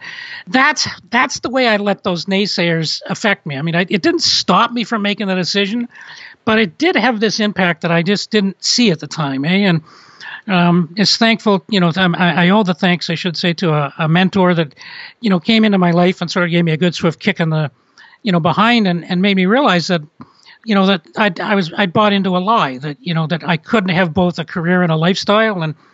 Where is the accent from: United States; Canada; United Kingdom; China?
Canada; Toronto, Ontario; I mean, I grew up in Toronto, and we actually made one little venture out here, tried to move here right after we got married.